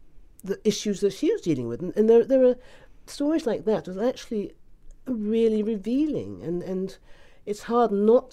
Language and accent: English; Ghana; born there; I was born in Ghana, but actually I have family in Dominica, Barbados, Trinidad, you know, all over the place.